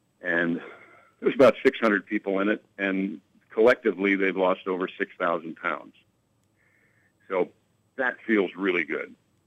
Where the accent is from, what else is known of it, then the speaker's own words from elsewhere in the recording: New York, United States; Soda. I'm from New York. We call it soda.